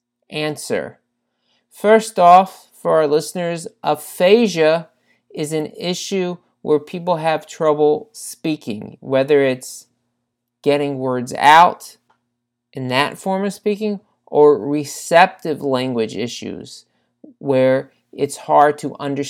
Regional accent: Cincinnati, Ohio, United States; We are now recording from Cincinnati, Ohio, my hometown. I am now back in Cincinnati

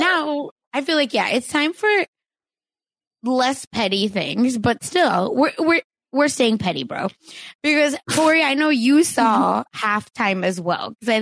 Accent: India; And I'm from India. Like, I understand.

